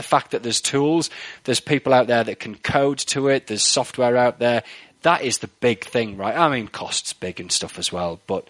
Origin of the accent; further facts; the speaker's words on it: United Kingdom; You know, from my perspective, right, as a Brit who's, you know, I'm not involved with ARM or anything like